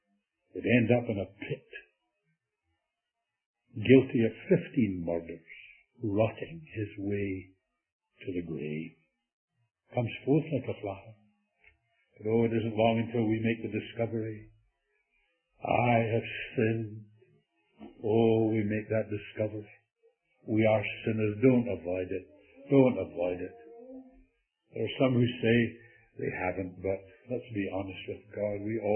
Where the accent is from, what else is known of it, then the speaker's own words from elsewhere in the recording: Canada; I greeted him … I was from Canada.